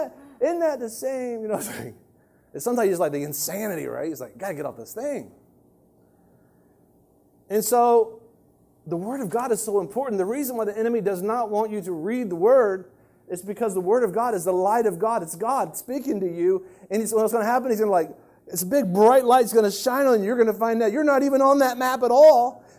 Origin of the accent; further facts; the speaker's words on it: the South, United States; accent: southern; they didn't understand my accent in Rome, my southern accent.